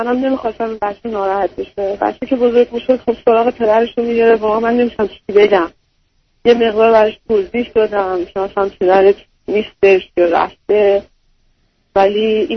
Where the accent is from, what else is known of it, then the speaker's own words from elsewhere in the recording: Iran; moved away as an adult; از ایران اومدم بیرون. البته قانونی اومدم بیرون.